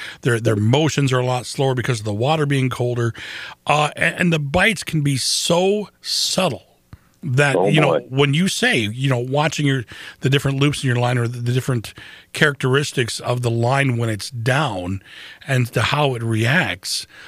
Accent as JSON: {"language": "English", "town": "Lansing", "region": "Michigan", "country": "United States", "tie": "born or raised there", "said": "I grew up in Lansing. I've lived in Lansing and the surrounding area my whole life."}